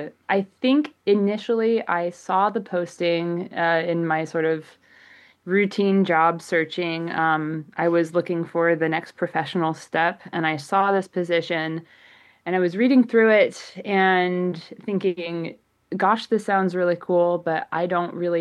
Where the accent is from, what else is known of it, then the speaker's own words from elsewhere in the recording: Colorado, United States; my personal relationship with the natural environment growing up in Colorado